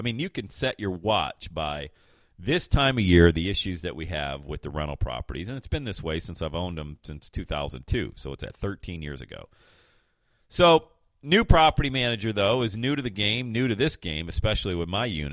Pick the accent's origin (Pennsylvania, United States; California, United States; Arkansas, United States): Pennsylvania, United States; now in Ohio, United States; I own rental properties 500 miles away in Pennsylvania, my hometown.